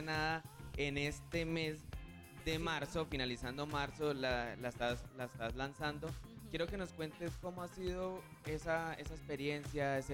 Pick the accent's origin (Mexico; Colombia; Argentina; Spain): Colombia; Cali, Valle del Cauca; Yo soy caleño chiviado